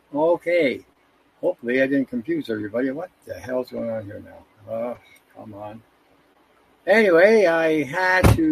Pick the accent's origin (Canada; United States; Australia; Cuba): Canada; Oh, listen, we're from Canada.